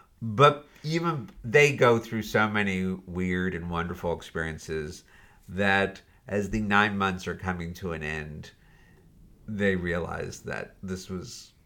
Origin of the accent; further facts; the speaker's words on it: Harrisburg, Pennsylvania, United States; And I grew up in Harrisburg, Pennsylvania.